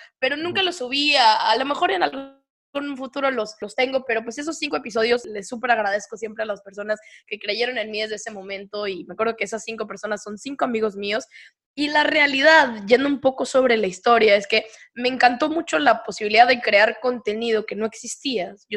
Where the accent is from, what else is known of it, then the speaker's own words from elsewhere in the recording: Monterrey, Nuevo León, Mexico; pues al final soy de Monterrey, estamos muy cerca de la frontera de Texas